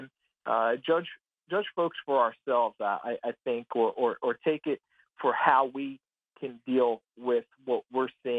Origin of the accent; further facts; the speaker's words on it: Philadelphia, Pennsylvania, United States; I grew up in Philadelphia. I know what that fan base is like